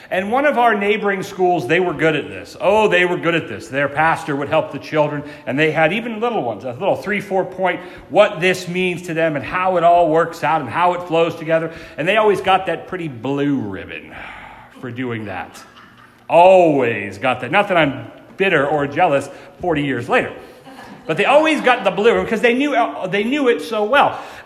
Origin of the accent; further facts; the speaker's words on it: Ashland, Ohio, United States; I went to a private Christian school growing up in Ashland, Ohio.